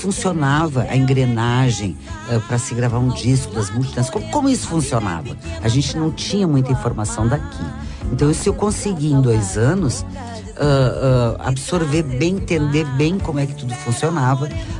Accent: Rio Grande do Sul, Brazil; O Rio Grande do Sul está precisando de mim. E resolvi trabalhar aqui, na minha terra

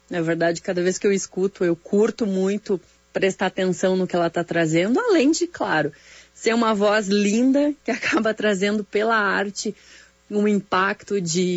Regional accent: Rio Grande do Sul, Brazil; eu não posso dispensar contar que sou gaúcha, mas antes de tudo sou uma brasileira

